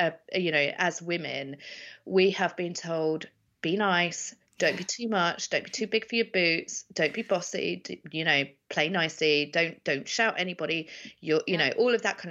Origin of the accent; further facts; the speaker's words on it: Isle of Wight, South East England, United Kingdom; because I come from the Isle of Wight, I've got loads of friends over there